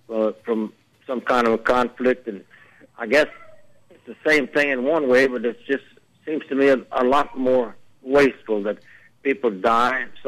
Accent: Louisiana, United States; Johnson, of course, is from Texas. I'm from Louisiana.

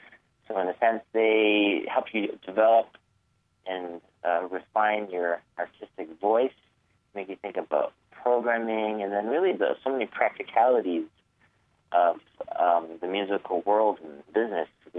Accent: Toronto, Ontario, Canada; born there; Well, I was born in Toronto and had a wonderful time in that city. I didn't realize how much I loved the city until I left, and now miss it quite a bit.

